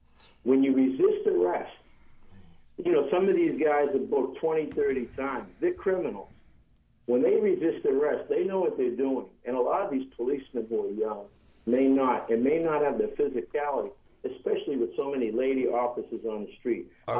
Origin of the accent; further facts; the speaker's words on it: Revere, Massachusetts, United States; I grew up in a Constitution Avenue projects outside of Boston, in a borough called Revere